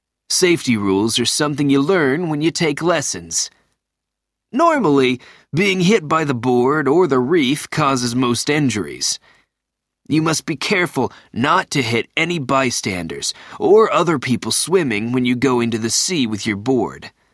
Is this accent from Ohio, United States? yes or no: no; San Francisco, California, United States; I'm from San Francisco, California.